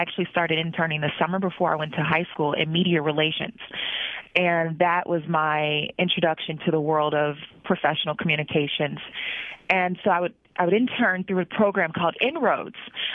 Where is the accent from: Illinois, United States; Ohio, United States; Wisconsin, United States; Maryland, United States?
Illinois, United States; I'm an only child. As you stated before, I grew up in South Suburban Chicago.